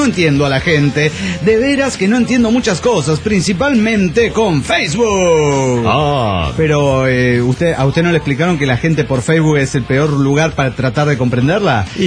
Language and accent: Spanish; Chetumal, Quintana Roo, Mexico; de Chetumal, Quintana Roo.